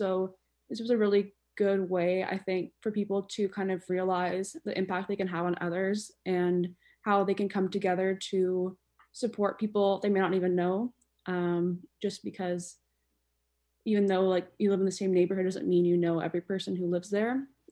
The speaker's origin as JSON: {"language": "English", "town": "Toronto", "region": "Ontario", "country": "Canada", "said": "I'm from Toronto. I'm a fifth year at McGill."}